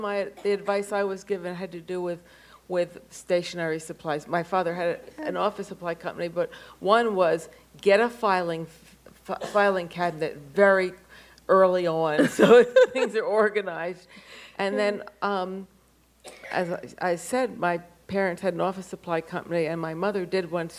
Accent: Philadelphia, Pennsylvania, United States; Well, I'm from Philadelphia

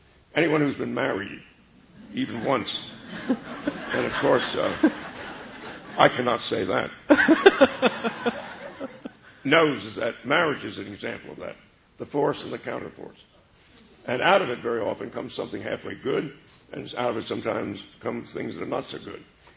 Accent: Brooklyn, New York, United States; because I grew up in Brooklyn. I was a nice Jewish middle-class boy in Brooklyn.

